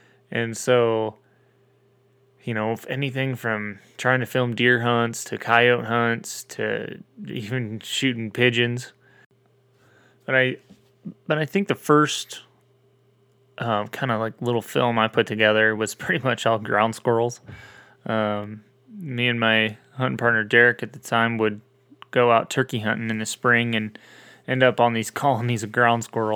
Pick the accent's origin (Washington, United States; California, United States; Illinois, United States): Washington, United States; I grew up in Eastern Washington, a little rural community. Grew up in a country home